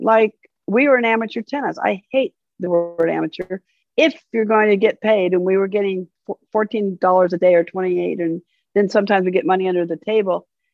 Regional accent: Long Beach, California, United States; And I'm from Long Beach.

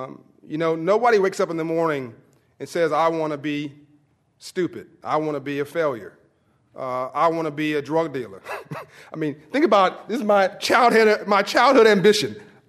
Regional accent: Compton, California, United States; I grew up in Compton, California, in South Central LA. If I could do it, you could do it.

